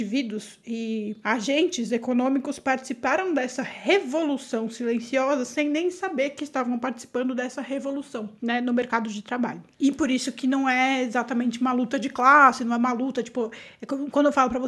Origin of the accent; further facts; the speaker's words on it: Brazil; porque eu sou brasileira